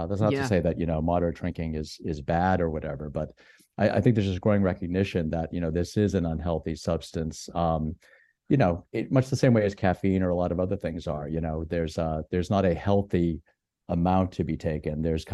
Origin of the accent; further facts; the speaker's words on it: Massachusetts, United States; My home state of Massachusetts was number one or number 50